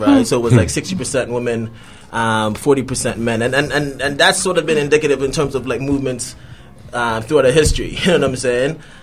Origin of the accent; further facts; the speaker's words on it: Jamaica; when I was growing up in Jamaica, when after it rained, we used to, like, take, like, bottle stops